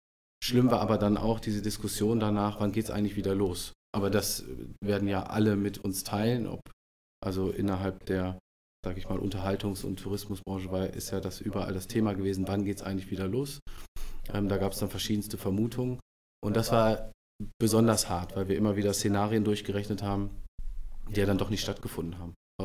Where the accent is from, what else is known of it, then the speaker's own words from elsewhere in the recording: North Rhine-Westphalia, Germany; born there; now in Hamburg, Germany; Gebürtiger Westfale, ich weiß jetzt gar nicht, wie man das in Hamburg bewertet oder wertet. Na, ich bin ganz froh, hier zu sein, in Hamburg zu sein, jetzt seit Oktober 2019.